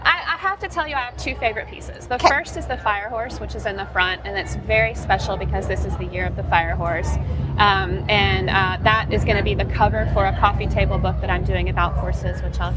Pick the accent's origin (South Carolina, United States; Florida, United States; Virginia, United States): South Carolina, United States; now in Savannah, United States; I grew up in South Carolina and have been a horse lover my entire life.